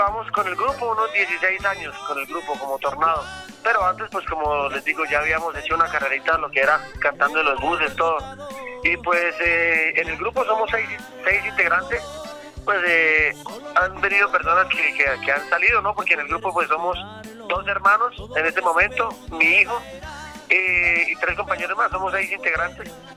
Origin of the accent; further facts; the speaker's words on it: El Carmen de Chucurí, Santander, Colombia; now in Bogotá, Colombia; nosotros somos oriundos del Carmen de Chucurí, Santander. Bueno, desplazados por la violencia en esa época, pues por los conflictos entre el ELN y otros grupos por el margen de la ley, salimos desplazados. Llegamos aquí a Bogotá